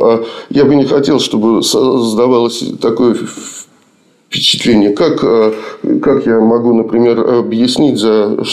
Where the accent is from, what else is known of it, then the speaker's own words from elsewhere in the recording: Moscow, Russia; ну, за исключением моего родного города Москвы, как в городе на Каме.